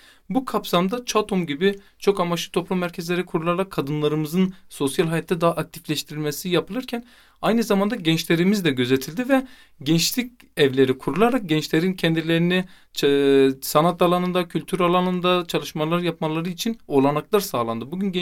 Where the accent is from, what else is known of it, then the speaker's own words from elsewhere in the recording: Iğdır, Turkey; Ben Iğdırlıyım.